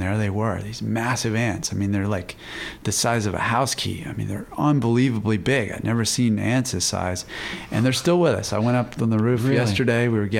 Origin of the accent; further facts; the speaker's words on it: Florida, United States; I was born in Florida, and I grew up there in a swamp there, and it was a great childhood.